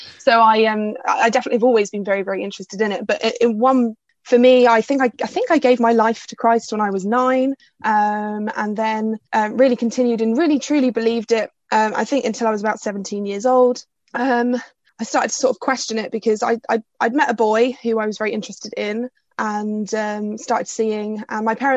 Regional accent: Hackney, London, United Kingdom; So I grew up in Hackney in East London, and my family is still there now.

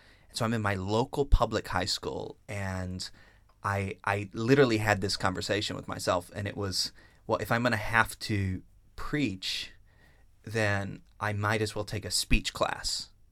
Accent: Deep South, United States; I grew up in the Deep South in the United States. We were in church every time the doors were open. You know, it was part of our culture

